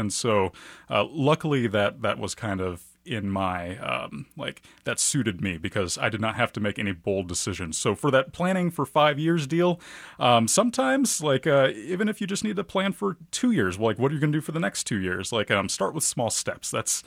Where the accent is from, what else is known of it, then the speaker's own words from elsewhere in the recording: Kansas City, Missouri, United States; I grew up in East Kansas City, went to Raytown High School, and I was working at Walmart.